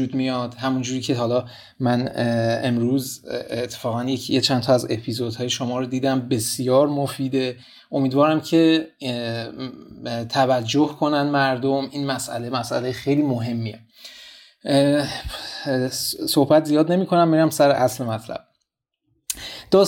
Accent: Tehran, Tehran Province, Iran; من توی منطقه هفت تهران بزرگ شدم، یک منطقه که از نظر تحصیلی در جایگاه مناسبی نبوده

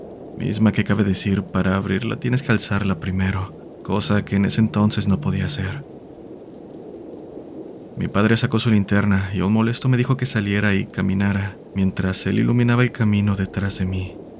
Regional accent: Mexico; soy de México.

